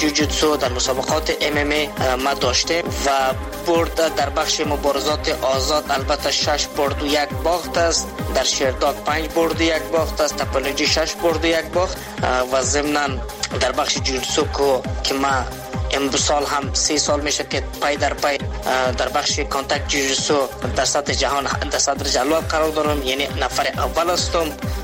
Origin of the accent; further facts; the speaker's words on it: Afghanistan; اولین فایتر افغانستان از افغانستان هستم